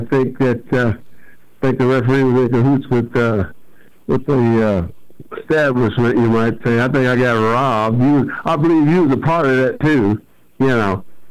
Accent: Kansas City, United States; back when I grew up in Kansas City, walking down at the stockyards, pushing around them hogs and bulls and steers, man.

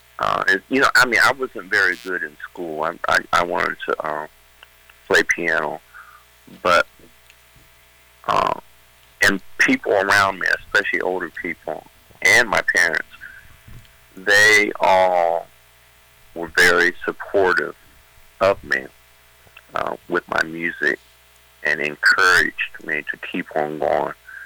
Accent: Marion, Ohio, United States; So that's one thing I'm really happy about growing up in Marion, Ohio. It's just, you know, the people were very supportive.

